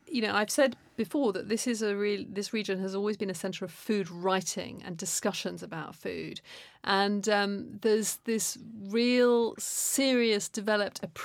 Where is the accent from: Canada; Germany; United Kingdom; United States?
United Kingdom; England; I'm not there thinking you're Chinese and I'm English and there's this great divide between us.